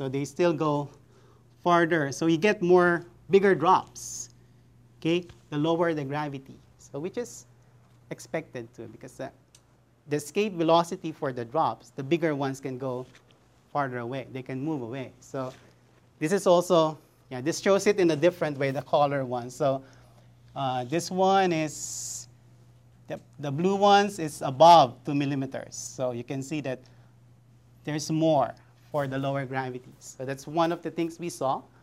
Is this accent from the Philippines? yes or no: yes; Philippines; So by the way, yeah, I forgot I'm from the Philippines, so I put my flag there.